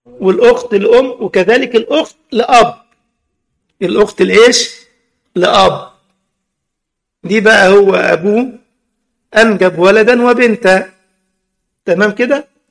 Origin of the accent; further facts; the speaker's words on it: Egypt; حتى عندنا في مصر يقول لك الخال والد